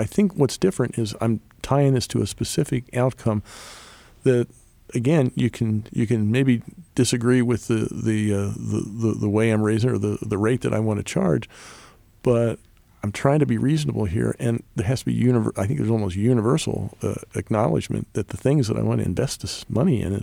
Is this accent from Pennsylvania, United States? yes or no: yes; York, Pennsylvania, United States; I'm from York, so there might be some things in York that are really important.